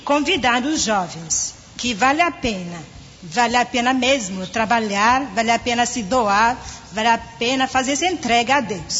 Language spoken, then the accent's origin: Portuguese; Nigeria; Portuguese is a second language; moved away as an adult; now in Brazil; Eu sou nigeriana e eu estou aqui no Brasil há 6 anos.